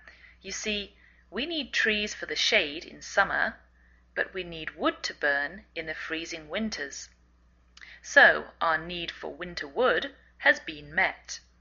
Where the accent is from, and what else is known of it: England, United Kingdom; moved away as an adult; now in United States